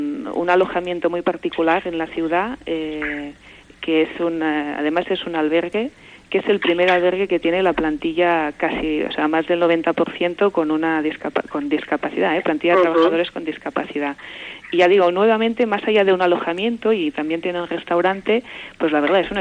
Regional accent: Barcelona, Catalonia, Spain; Tengo que decir toda Barcelona, pero yo te diré que como soy de Gracia, pues te voy a decir este.

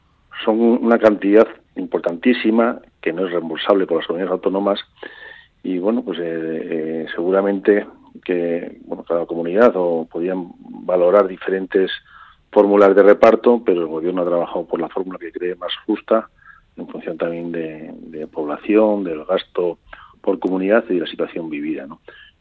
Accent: Navarre, Spain; A mí como navarro no me incomoda.

